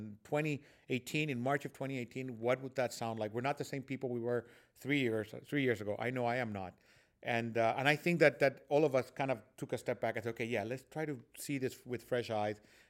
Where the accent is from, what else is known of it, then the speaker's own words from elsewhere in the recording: Costa Rica; Interestingly enough, growing up in Costa Rica, most of the music that we did was like the Germanic repertoire.